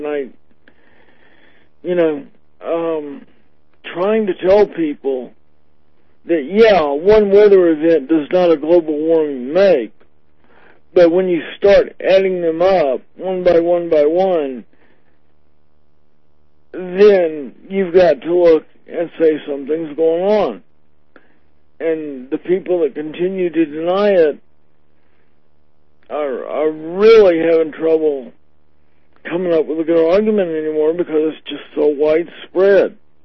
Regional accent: Florida, United States; I grew up in Florida

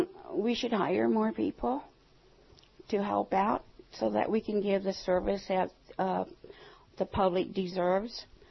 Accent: Las Vegas, Nevada, United States; born there; I was born here in Las Vegas

